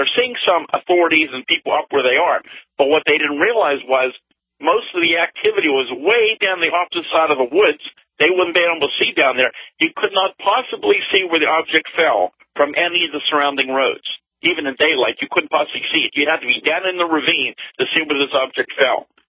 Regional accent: Greensburg, Pennsylvania, United States; this object continued out into Westmoreland County, came over my hometown, over the city of Greensburg.

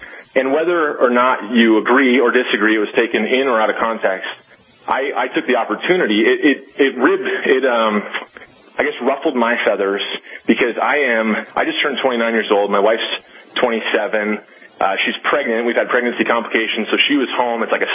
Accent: Bozeman, Montana, United States; Well, you know, my hometown, where I live and where I went to college is Bozeman, Montana.

